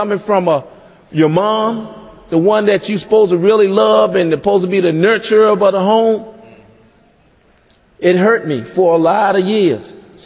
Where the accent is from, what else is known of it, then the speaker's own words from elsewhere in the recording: Washington, District of Columbia, United States; I'm from Washington, D.C., and from the northwest sector of Washington, D.C. I grew up in a very dysfunctional family.